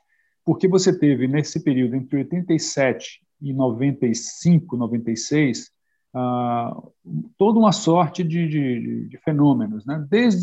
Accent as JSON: {"language": "Portuguese", "region": "Bahia", "country": "Brazil", "said": "eu nasci na Bahia, eu sou do sul da Bahia e fiz agronomia na Bahia, na Universidade Federal da Bahia"}